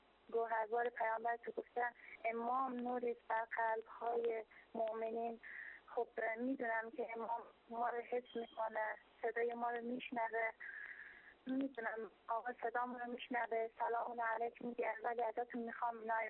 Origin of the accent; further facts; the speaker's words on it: Iran; born there; متولد ایران هستم.